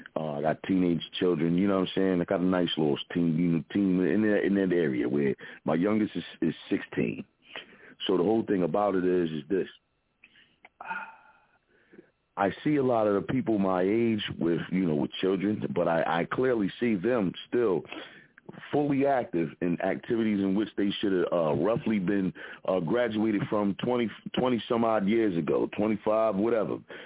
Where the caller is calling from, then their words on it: Philadelphia, Pennsylvania, United States; representing from the Broad Street Bully side of Philadelphia. Yo, where we used to have good jump shots, now we only take mug shots.